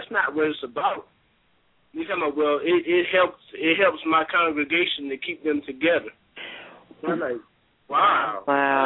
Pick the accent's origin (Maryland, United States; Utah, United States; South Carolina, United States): South Carolina, United States; South Carolina.